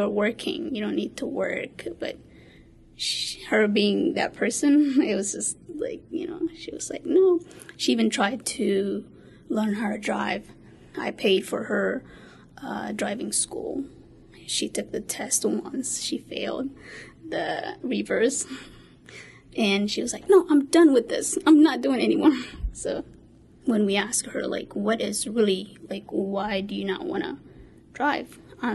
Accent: Somalia; English is a second language; now in United States; I am originally from Somalia, and I've lived in the United States for 12 years.

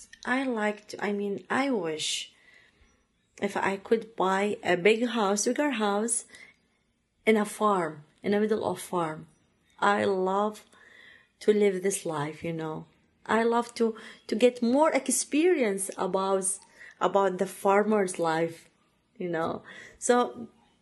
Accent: Iraq; English is a second language; moved away as an adult; now in Pittsburgh, United States; I'm originally from Iraq. I live here. I've been here almost 6 years ago.

